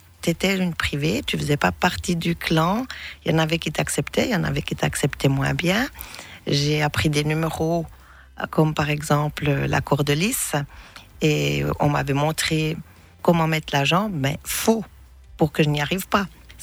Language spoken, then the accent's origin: French; Bourgogne-Franche-Comté, France; On n'avait pas beaucoup de cirque dans notre région, je venais du Jura.